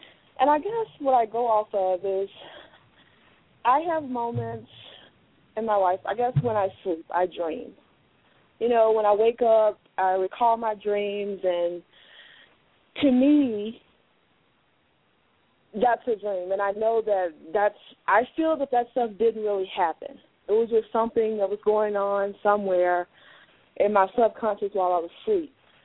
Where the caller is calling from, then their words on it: Bloomington, Illinois, United States; I'm calling from Bloomington, Illinois.